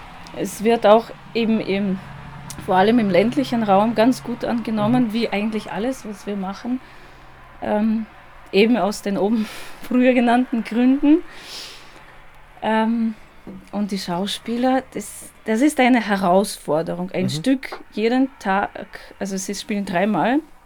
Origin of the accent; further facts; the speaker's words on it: Moscow, Russia; German is a second language; now in Carinthia, Austria; ich komme aus Moskau, aus Großraum, Großstadt, und da leben die Leute so ganz dicht beieinander und es passiert vieles und gleichzeitig.